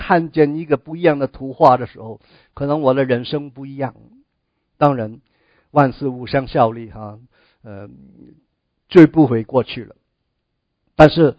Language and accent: Chinese; China; 亚伯罕离开本地本族富家，他并不是一个像我们中国人这些的早期的移民啊